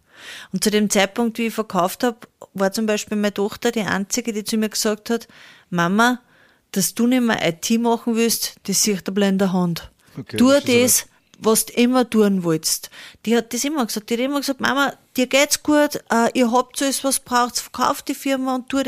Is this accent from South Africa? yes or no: no; Upper Austria, Austria; Ich komme zwar aus dem Mühlviertel